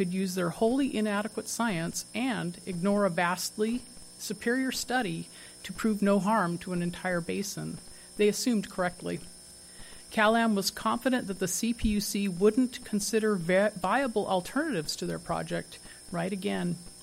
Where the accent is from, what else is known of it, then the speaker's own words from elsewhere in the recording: Marina, California, United States; I am a citizen from Marina.